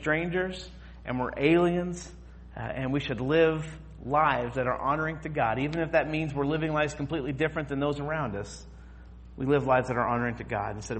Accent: Henryville, Indiana, United States; my hometown is in Ellisville, Indiana, or I was born and raised in Henryville, Indiana.

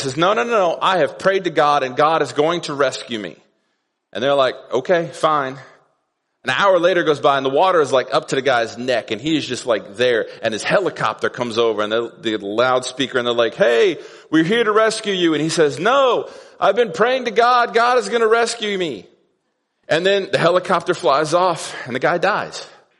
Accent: Terre Haute, Indiana, United States; I mentioned that I was from Terre Haute

